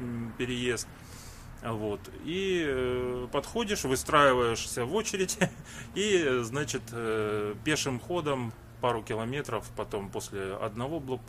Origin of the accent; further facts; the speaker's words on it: Luhansk Oblast, Ukraine; now in Sacramento, United States; Я приехал из Сакраменто, если глобально посмотреть, то из Украины, из Луганской области.